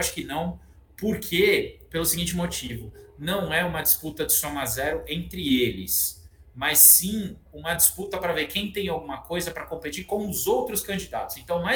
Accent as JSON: {"language": "Portuguese", "town": "Cotia", "region": "São Paulo", "country": "Brazil", "tie": "born or raised there", "said": "Cotia, que é o município onde eu cresci, que é um município, não é muito simpático, não, mas enfim, é um município da Grande São Paulo que não tem 200 mil habitantes, se eu não me engano."}